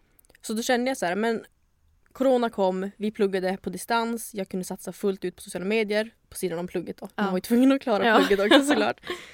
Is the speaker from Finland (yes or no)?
no; Luleå, Norrbotten County, Sweden; moved away as an adult; now in Stockholm, Sweden; Jag är 24 år. Född och uppvuxen i Luleå. Och sen ett år efter gymnasiet så flyttade jag till Stockholm